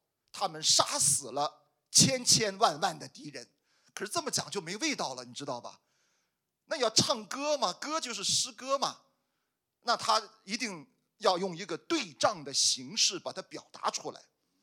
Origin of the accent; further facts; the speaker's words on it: China; 我们中国人特别容易理解，因为我们中国的诗词也是这样的